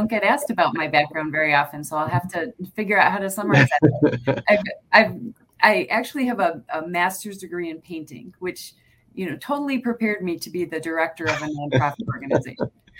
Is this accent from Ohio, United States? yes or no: no; Illinois, United States; also born or lived in New Hampshire; now in Michigan, United States; I was raised in Illinois, but was living in New Hampshire at the time.